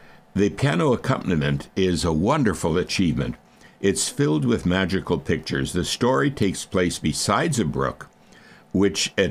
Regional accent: Minnesota, United States; In the 50s, he taught music and voice at the University of Minnesota, which is my home state.

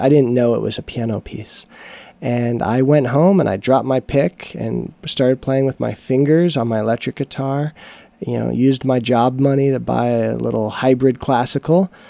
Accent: Denver, Colorado, United States; also born or lived in Oklahoma / Boston; Yeah, I was born in Oklahoma, raised in Denver, Colorado, and then I decided I wanted to go to school in the East Coast and went to Boston and went to BU for a year before transferring to New England Conservatory.

